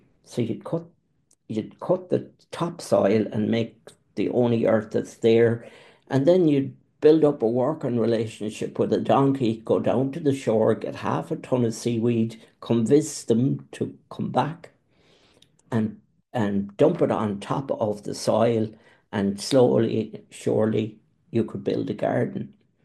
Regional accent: Galway, Connacht, Ireland; live on the Aran Islands, which is off the coast of Galway, on the west side of Galway. Galway is my hometown where I'm from.

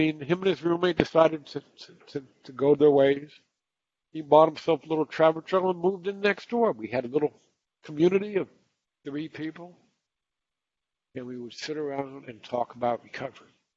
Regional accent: Florida, United States; I'm from Florida. I live in Florida today. I live in the same town that I was born in.

